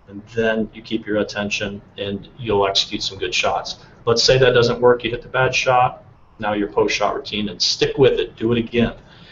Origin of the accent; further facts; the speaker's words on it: Midwest, United States; I'm from the Midwest, so I actually prefer trees, believe it or not.